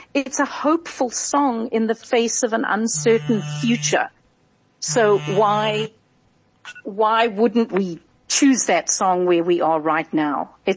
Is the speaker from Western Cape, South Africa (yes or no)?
yes; Cape Town, Western Cape, South Africa; born there; I'm a singer-songwriter. I was born in Cape Town. I come from a show business family.